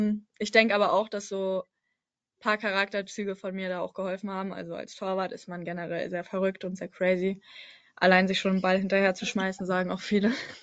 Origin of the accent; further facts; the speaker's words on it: Rostock, Mecklenburg-Vorpommern, Germany; born there; now in Bremen, Germany; bin 17 Jahre alt, komme gebürtig aus Rostock.